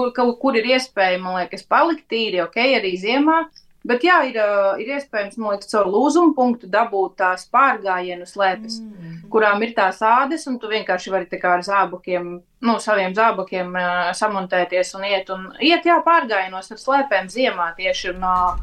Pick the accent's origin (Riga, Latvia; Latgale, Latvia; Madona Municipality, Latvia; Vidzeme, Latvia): Madona Municipality, Latvia; Madona; ko man patīk Latvijā ļoti darīt, ir apceļot savu apkārtni, tā kā es esmu no Madonas